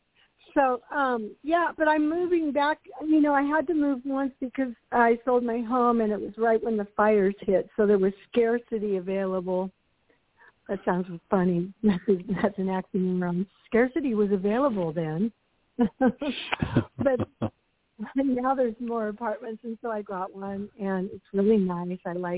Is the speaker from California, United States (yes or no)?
no; Ashland, Oregon, United States; Yes, I moved back to Ashland. I can say that now. I'm from Ashland, Oregon.